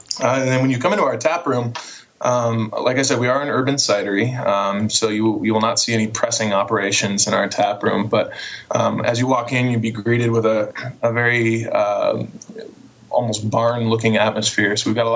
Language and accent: English; Michigan, United States; we bring apples in from Michigan, which is where I'm from, and actually my business partner is from as well